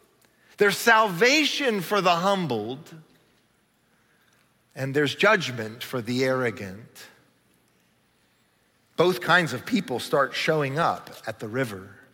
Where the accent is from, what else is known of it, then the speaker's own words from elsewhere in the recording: Cincinnati, Ohio, United States; Man, I tell you what, I grew up in Cincinnati back when fireworks were illegal.